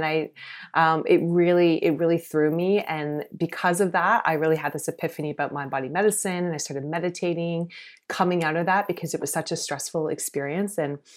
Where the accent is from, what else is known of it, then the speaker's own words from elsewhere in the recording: South Carolina, United States; now in Canada; I grew up in the States, actually, not in Canada. And I grew up in South Carolina. So quite conservative area.